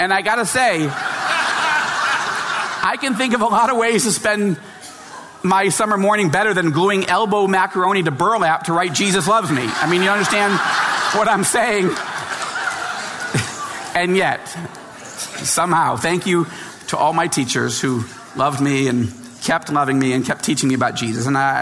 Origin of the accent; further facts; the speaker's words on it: New York, United States; She's from New Jersey. I'm from New York.